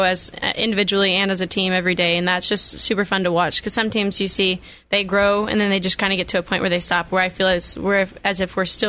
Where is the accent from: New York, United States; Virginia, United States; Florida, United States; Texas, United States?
Texas, United States; Brenham; Well, like you said, I'm from Brenham. I've lived here my whole life.